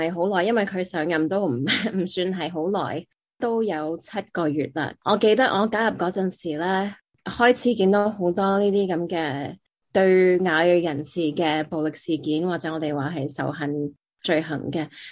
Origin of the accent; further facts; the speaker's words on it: San Francisco, California, United States; 因为我喺三藩市出世同埋长大啦，咁婆婆公公啊嫲嫲爷爷凑大我嘅，佢哋都系新移民过嚟。